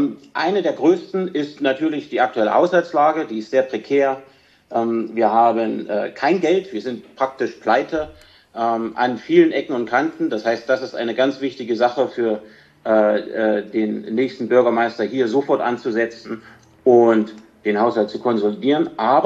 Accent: Bad Langensalza, Thuringia, Germany; ich bin in Bad Langensalza geboren und meine Stadt liegt mir am Herzen. Also seit Geburt an, auch wenn ich zwischendurch ein paar Jahre weg war, bin ich ja wiedergekommen

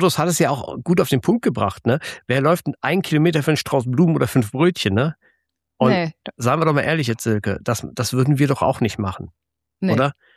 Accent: Neuwied, Rhineland-Palatinate, Germany; wir sind aus Neuwied, wir wissen ja, wie das ist mit Dönerläden

